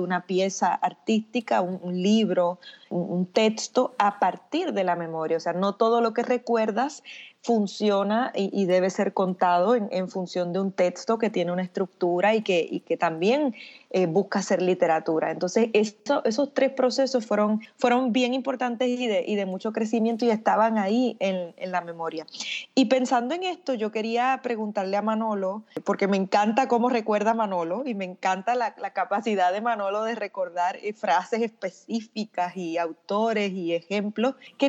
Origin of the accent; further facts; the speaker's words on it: Puerto Rico; tu propia memoria y tu propia identidad como puertorriqueño, como persona, como ciudadano del mundo.